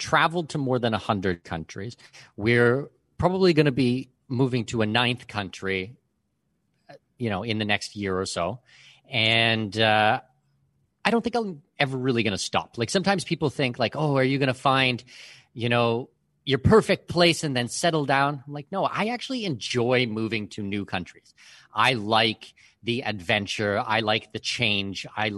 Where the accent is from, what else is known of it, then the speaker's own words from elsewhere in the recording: Ontario, Canada; born there; Yeah, so I'm born in southwestern Ontario. I'm Canadian.